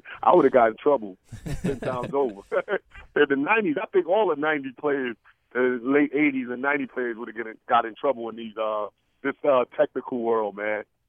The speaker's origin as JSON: {"language": "English", "region": "New York", "country": "United States", "said": "You know, I'm from New York."}